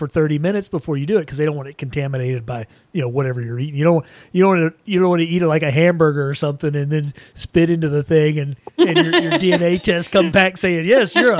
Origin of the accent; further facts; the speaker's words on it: Hawaii, United States; born there; Well, I was born in Hawaii